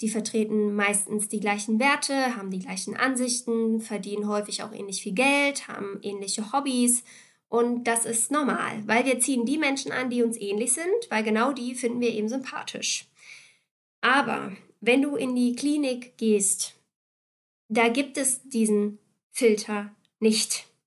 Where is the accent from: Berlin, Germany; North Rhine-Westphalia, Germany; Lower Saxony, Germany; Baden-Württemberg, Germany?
Lower Saxony, Germany; ich komme eigentlich aus der Nähe von Hannover.